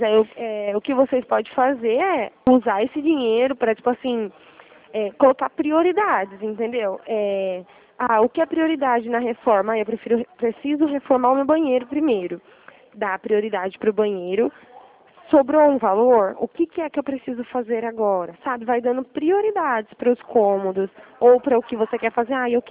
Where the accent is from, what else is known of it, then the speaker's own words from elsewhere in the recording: Araras, São Paulo, Brazil; Sou de Arara, São Paulo